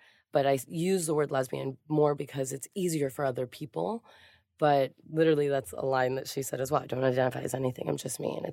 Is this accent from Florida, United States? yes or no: yes; Hialeah, Florida, United States; But I grew up in Miami in Hialeah, and my high school was very queer.